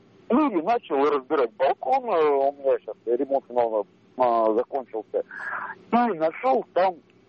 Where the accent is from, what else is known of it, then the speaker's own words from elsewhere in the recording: Tula, Tula Oblast, Russia; Я из Тулы, в принципе. Мне 26 лет, в принципе, уже не ребенок.